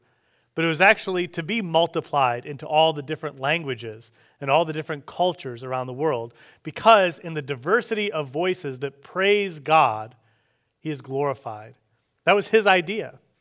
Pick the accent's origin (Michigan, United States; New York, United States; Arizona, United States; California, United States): Michigan, United States; Detroit; Like I grew up in the Detroit area, and we had the Thanksgiving Day parade every year.